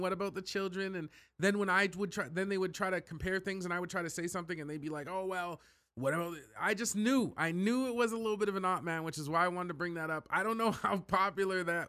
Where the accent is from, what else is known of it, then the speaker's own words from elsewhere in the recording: Canada; we're Canadian boys, so I don't really know too much about, like, politics